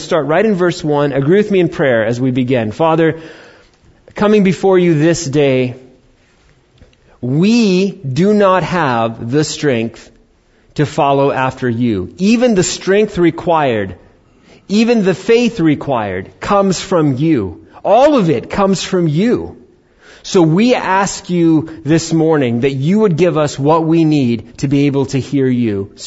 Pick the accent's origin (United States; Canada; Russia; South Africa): United States; New York; also born or lived in Arizona; Now in Arizona, they don't salt the roads like they did in the East Coast, like when I was raised in New York.